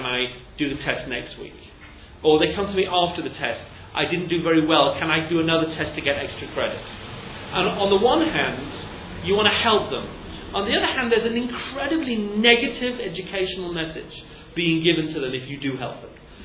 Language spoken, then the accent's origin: English; England, United Kingdom; Anyway, that's maybe I'm just English, you know? But I think I was brought up at school to understand if you fail, you failed.